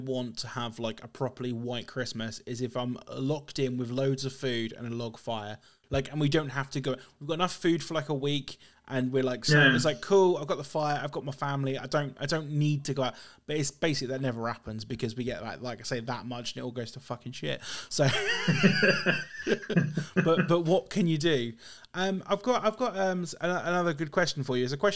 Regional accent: United Kingdom; as a British person, we are so inherently awkward, we just can't help it, right?

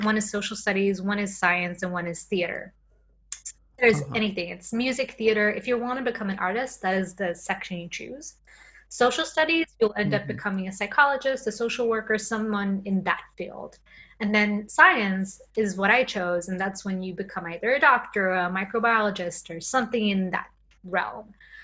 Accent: Sweden; English is a second language; growing up in Sweden, you don't have actor role models. Like people aren't becoming stars in Sweden.

